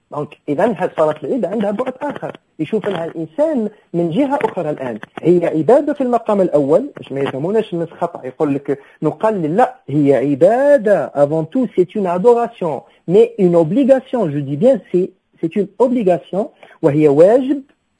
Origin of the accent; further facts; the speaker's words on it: Fes, Fès-Meknès, Morocco; انا فاسي ما عندناش هذه الاعتبارات هنا